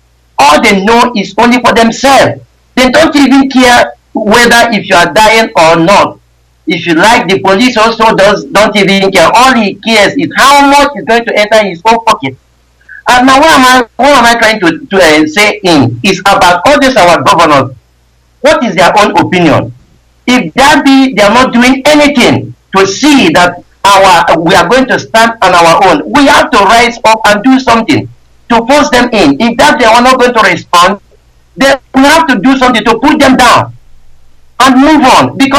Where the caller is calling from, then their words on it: India; I'm calling from India.